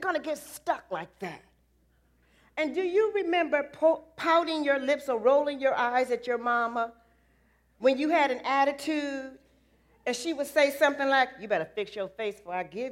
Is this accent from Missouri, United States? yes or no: no; Detroit, Michigan, United States; there was a lady named Barbara where I grew up in Detroit who had an old broken down, I think it was a Buick.